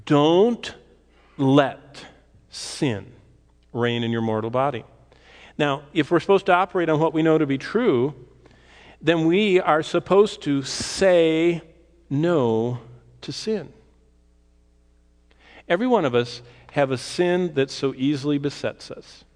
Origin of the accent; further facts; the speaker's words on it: Bath Township, Michigan, United States; also born or lived in Lansing / East Lansing; I mean, I grew up in Lansing, East Lansing, Bath Township, in this unpaved road